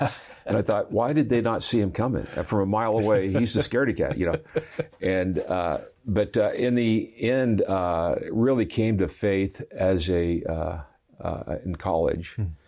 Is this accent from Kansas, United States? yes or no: yes; Wichita, Kansas, United States; Well, as a child, I grew up in Wichita, Kansas, which heart of the Midwest, and we're Scandinavian background